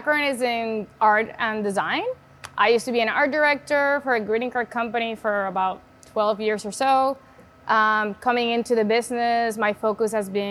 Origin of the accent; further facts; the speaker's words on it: Puerto Rico; moved away as an adult; think personally, I was looking for something that still had that diversity that I was looking for when I moved from Puerto Rico to go to college, but I wanted mountains. I wanted to like feel similar to home